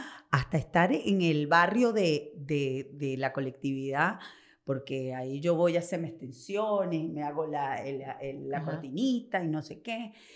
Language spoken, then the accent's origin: Spanish; Venezuela; como somos ahora los venezolanos, como que nos ayudamos.